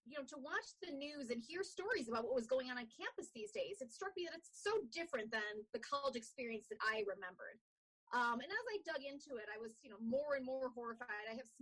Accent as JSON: {"language": "English", "town": "Deerfield", "region": "Illinois", "country": "United States", "tie": "born or raised there", "said": "I grew up in Deerfield, Illinois, so Lake County, and I went to undergrad at the University of Illinois"}